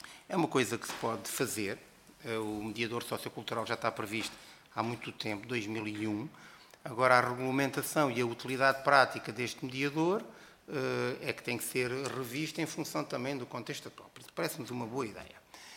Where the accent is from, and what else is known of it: Portugal